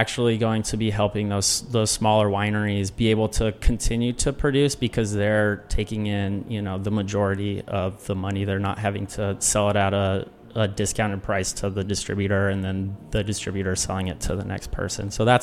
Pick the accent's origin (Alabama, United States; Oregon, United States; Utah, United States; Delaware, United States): Oregon, United States; McMinnville; It's called McMinnville.